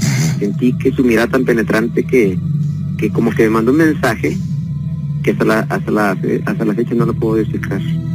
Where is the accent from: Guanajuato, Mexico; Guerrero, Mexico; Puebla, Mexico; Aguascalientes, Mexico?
Guanajuato, Mexico; León; Yo soy de aquí de León, Guanajuato. Ajá. Y soy de la colonia Bellavista.